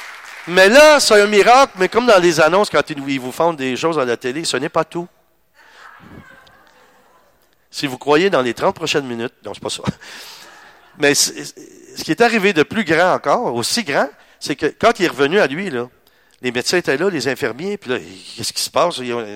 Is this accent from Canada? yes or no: yes; Granby, Quebec, Canada; Parce que moi, je suis de Granby, je suis plus proche de Montréal.